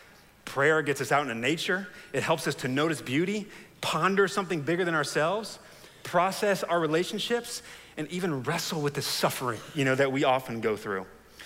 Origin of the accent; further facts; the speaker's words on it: New Jersey, United States; And we'd always go to the Jersey Shore growing up in New Jersey.